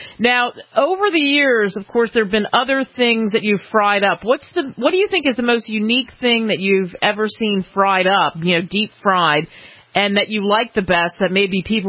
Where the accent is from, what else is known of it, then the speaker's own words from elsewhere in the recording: New Jersey, United States; I grew up in Jersey, and on the boardwalk, that's all you saw, funnel cakes.